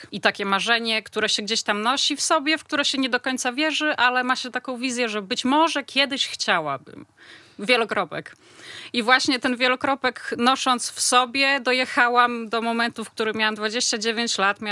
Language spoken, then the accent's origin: Polish; Narew, Podlaskie Voivodeship, Poland; also born or lived in Hajnówka / Gdańsk; całe moje dzieciństwo właściwie w Narwi, dopiero później Pomorze do Gdańska. Ale Narew jest moim takim miasteczkiem. Dzielę to swoje życie między życie zawodowe, które odbywa się w Monachium. Cały mój odpoczynek skupia się właśnie w Narwie